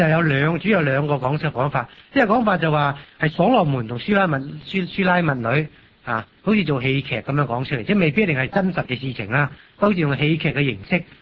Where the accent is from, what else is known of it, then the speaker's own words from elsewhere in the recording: Guangdong, China; 我哋廣東人